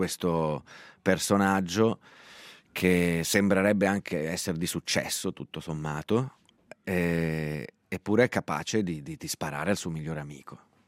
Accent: Switzerland; in quanto svizzero io ho letto molto presto Dürrenmatt e Frisch.

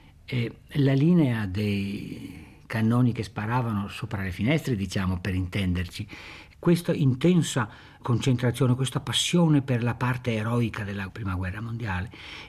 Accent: Veneto, Italy; in un ambiente così fortemente caratterizzato come il mio paese, con la sua sfumatura di dialetto vicentino

